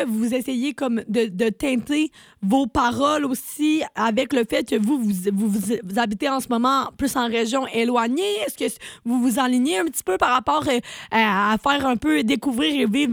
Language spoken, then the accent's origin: French; Baie-Comeau, Quebec, Canada; je viens de la Côte-Nord, je viens de Baie-Comeau